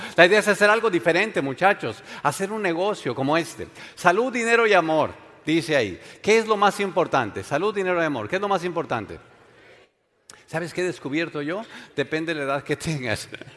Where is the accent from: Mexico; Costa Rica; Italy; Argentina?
Mexico; Allá en mi país, allá en mi México, mi familia tiene de estos hábitos de año nuevo.